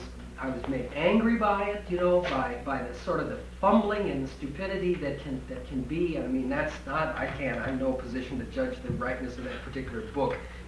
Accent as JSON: {"language": "English", "country": "United States", "said": "the more that I, as an American and a rich person in the world, actively"}